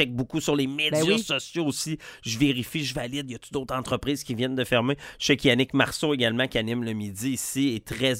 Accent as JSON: {"language": "French", "town": "Baie-Saint-Paul", "region": "Quebec", "country": "Canada", "tie": "born or raised there", "said": "je vais aller installer quelque chose à Baie-Saint-Paul, dans mon patelin d'enfance"}